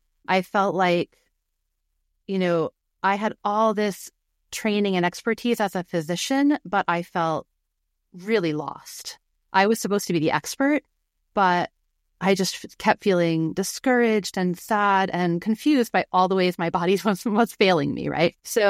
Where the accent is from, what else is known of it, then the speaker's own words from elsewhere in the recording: New England, United States; now in Portland, United States; Well, so I've lived in Portland, Oregon for about 20 years now, but I grew up in New England and I've worked in and traveled to all sorts of places.